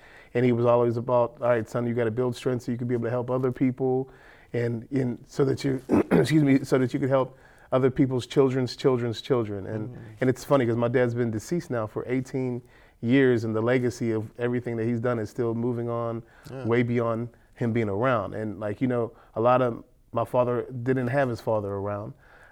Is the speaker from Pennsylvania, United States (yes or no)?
yes; Pittsburgh, Pennsylvania, United States; I was born and raised over in Overbrook.